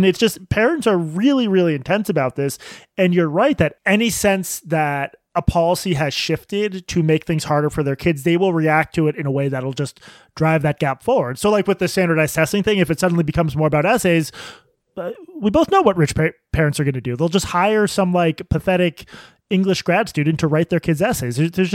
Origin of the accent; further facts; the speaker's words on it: Massachusetts, United States; I grew up outside Boston in like a wealthy suburb.